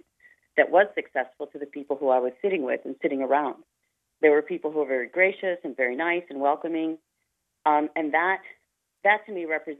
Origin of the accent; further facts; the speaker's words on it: United States; One was, as an American, I do not like the way that hate speech is entering into the dialogue